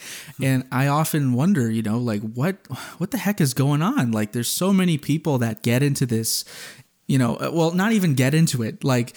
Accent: New Brunswick, Canada; I'm from New Brunswick, and sometimes depending on how far west you are, they go, "What?

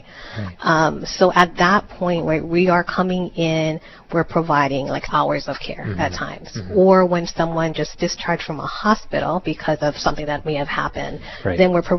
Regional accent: Hawaii, United States; I am. Okay. I am from Oahu. Yes, I am.

